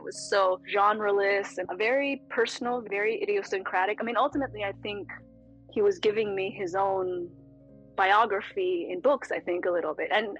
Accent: California, United States; born there; So he'd lived several other lives by the time I was born in California.

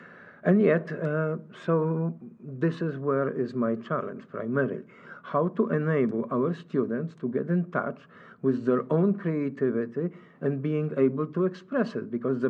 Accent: Poland; English is a second language; moved away as an adult; I'm originally from Poland. And I came a long time ago. I came in 1969.

